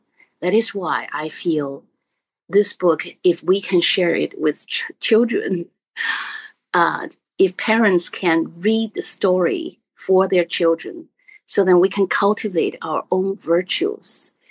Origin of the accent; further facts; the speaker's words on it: China; English is a second language; When I grew up in China, I had environment with private education because our family come from this high intellectual